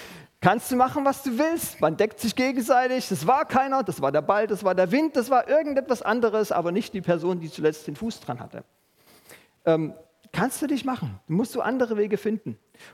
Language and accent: German; Germany; Und wir als Deutsche, wir sind da so cool drin.